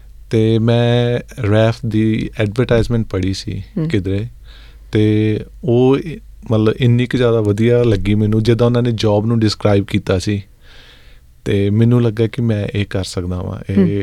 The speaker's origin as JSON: {"language": "Punjabi", "town": "Bainsa", "region": "Punjab", "country": "India", "tie": "born there", "said": "ਮੇਰਾ ਜਨਮ ਪਿੰਡ ਬੈਂਸਾ, ਜ਼ਿਲ੍ਹਾ ਹੁਸ਼ਿਆਰਪੁਰ ਵਿੱਚ ਹੋਇਆ ਸੀ 1987 ਦੇ ਵਿੱਚ।"}